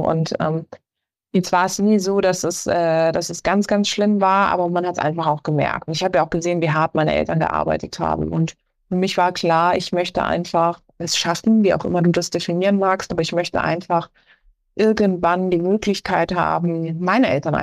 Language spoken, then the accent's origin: German; Karlsruhe, Baden-Württemberg, Germany; ich bin eben in Karlsruhe groß geworden, was auch eine wunderschöne Stadt ist, um groß zu werden, weil es klein und überschaubar ist.